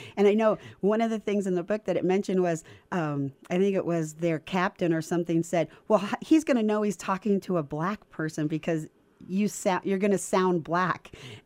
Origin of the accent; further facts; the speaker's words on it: California, United States; I had never in my life growing up in Southern California seen something like that.